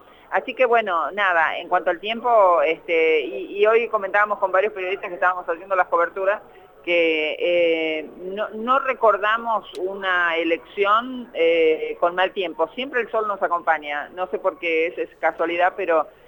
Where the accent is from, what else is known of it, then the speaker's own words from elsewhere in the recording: Jujuy, Argentina; nosotros los jujeños